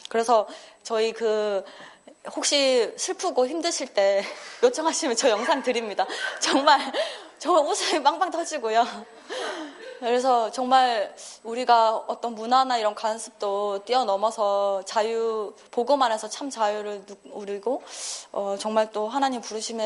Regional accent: South Korea; also born or lived in Philippines / United States / China; 여러 가지 영향을 많이 받고 뭐 요만큼의 이제 필리핀, 요만큼의 미국, 요만큼의 중국의 영향을 받았지만 그래도 메인이 이제 한국 사람이다 보니

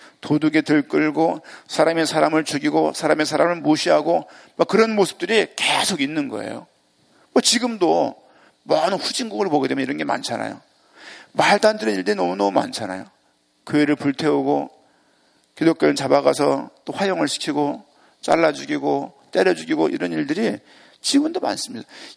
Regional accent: Seoul, South Korea; 제가 수색동 토박이니까요. 산을 등지고 있고 앞쪽에는 상암동이 있고 상암동 그 앞에는 한강이 이렇게 있어요.

